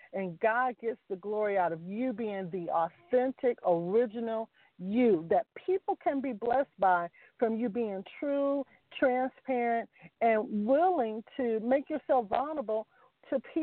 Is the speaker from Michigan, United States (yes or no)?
yes; Mount Clemens, Michigan, United States; Mount Clemens, Michigan, which is about 20 minutes away from Detroit. So I always tell people that I'm from Motown